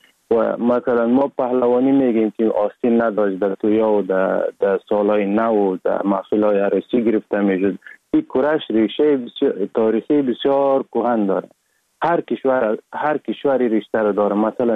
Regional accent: Sheberghan, Jowzjan, Afghanistan; also born or lived in Sar-e Pol; اصلا زاده ولایت سرپل هستم، در ولایت جوزجان کلان شدیم. تحصیلات ما، مکتب ما، همه چیز ما در ولایت جوزجان خواندیم. اصلا کورش هم در دوران طفولیت از اون ولایت جوزجان شروع کردیم. ولایت جوزجان شهر شبروان، قریه به نام قریه پیرمزید.

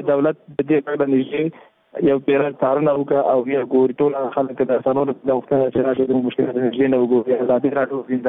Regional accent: Afghanistan; موږ هم د افغانستان بچیان یو

